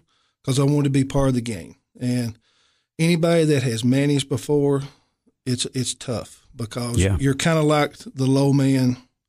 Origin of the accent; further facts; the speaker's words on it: Coville, United States; Well, I was born here in Coville back in 1966. Born and raised here, been here all my life. And went through the school system here and graduated from Coville High School in 1984.